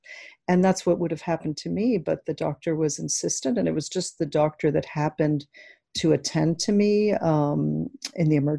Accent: Cuba; first language Spanish; English is a second language; before I spoke English, I was a Spanish speaker, which is my native language. And then I spoke Hebrew for a year. And then I arrived in New York and began to speak English.

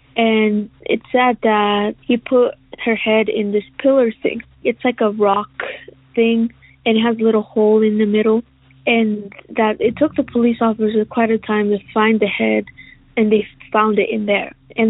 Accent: Roswell, New Mexico, United States; I am from Roswell, New Mexico, the famous alien town.

